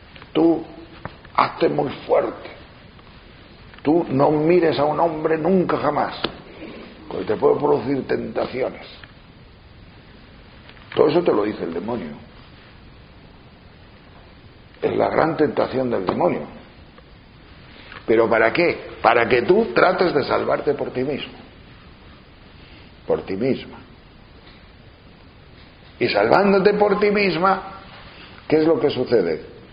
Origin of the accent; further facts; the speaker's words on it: Tejerina, Castile and León, Spain; que es de mi pueblo, de Tejerina